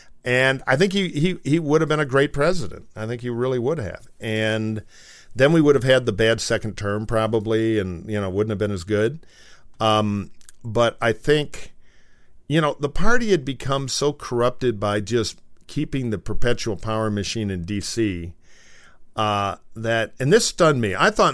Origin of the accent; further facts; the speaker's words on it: Detroit, Michigan, United States; I know people in Michigan, where I grew up around Detroit, who on weekends, it come up in the auto industry, were making good money as trained machinists